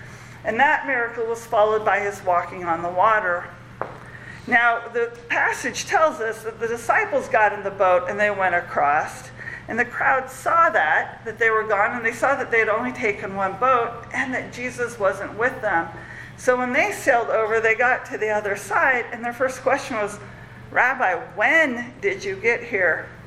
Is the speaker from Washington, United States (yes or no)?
yes; Port Angeles, Washington, United States; now in Klamath Falls, United States; I grew up in Port Angeles out on the Olympic Peninsula up in Washington. So. We're a logging community.